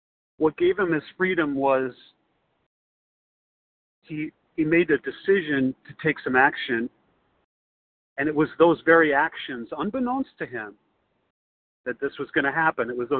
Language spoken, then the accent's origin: English; Chicago, Illinois, United States